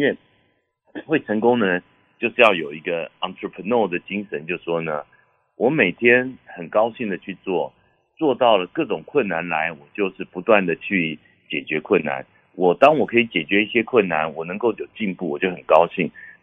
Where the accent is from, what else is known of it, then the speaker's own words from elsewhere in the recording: China; 就觉得说犹太人哦跟我们中国人都很合，就是很重家庭，